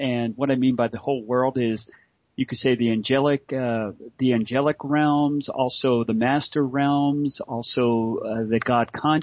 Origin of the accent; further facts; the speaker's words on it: Pennsylvania, United States; moved away as an adult; also born or lived in Virginia / Vermont / Alabama / Colorado; I was born in Virginia, and I was raised kind of like Pennsylvania, Vermont, wow. Lived in the South for a while in Alabama, and I moved to Colorado 30 years ago.